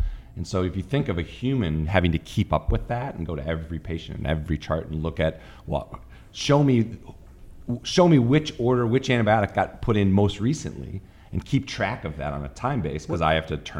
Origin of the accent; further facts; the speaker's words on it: Wisconsin, United States; I grew up in Wisconsin, like I said.